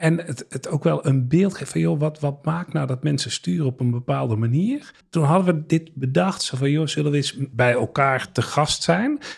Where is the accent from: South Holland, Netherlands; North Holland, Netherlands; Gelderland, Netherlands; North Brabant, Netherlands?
North Brabant, Netherlands; Roosendaal; Ik ben opgegroeid in West-Brabant, in Roosendaal. Ja, dat is best een grote stad qua inwoners. Maar qua cultuur is het wel een dorp. Daar heb ik gewoon een hele relaxte, warme jeugd gehad.